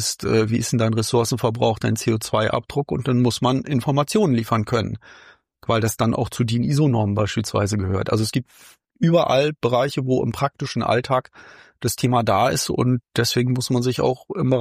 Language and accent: German; Bremen, Germany; ich komme aus dem Norden in Bremen